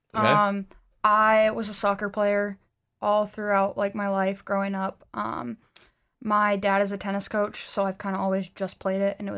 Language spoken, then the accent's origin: English; Kansas, United States; But I still wanted to go out of state for school, as I'm from Kansas.